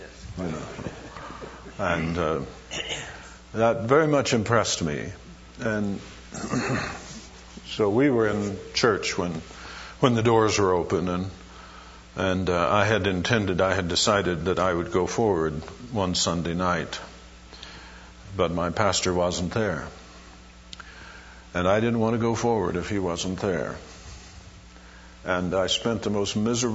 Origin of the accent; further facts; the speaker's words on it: Buffalo, Missouri, United States; born there; I was born in Buffalo, Missouri, quite a while ago, 1935.